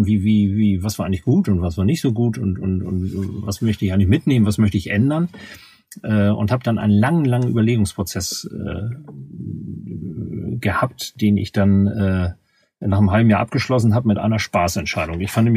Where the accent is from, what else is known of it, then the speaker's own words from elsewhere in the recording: Hamburg, Germany; born there; now in Lower Saxony, Germany; stamme ich aus dem norddeutschen Raum. Ich bin in Hamburg geboren, in der Hansestadt Hamburg und wohne quasi, wenn man südlich der Elbe Hamburg verlässt, zwischen der Hamburger Landesgrenze und Buxtehude, in so einem ganz klitzekleinen Dorf mitten im Wald